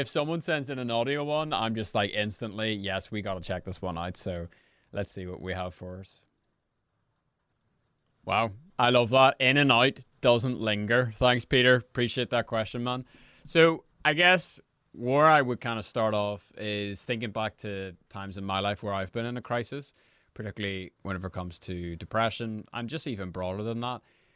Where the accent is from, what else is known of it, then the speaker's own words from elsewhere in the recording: Ireland; I'm a podcaster from Ireland